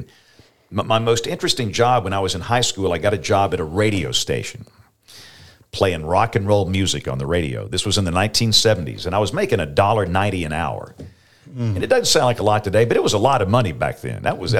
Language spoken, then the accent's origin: English; Greenville, Alabama, United States; also born or lived in Tuscaloosa; move to this nasty-sounding place called Tuscaloosa. And so as an older child, I grew up there, but I am from Greenville, and we'd go in and finish high school there.